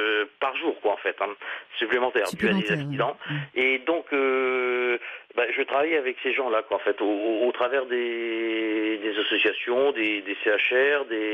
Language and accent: French; Hauts-de-France, France; Je suis du Nord, hein, donc on va le dire.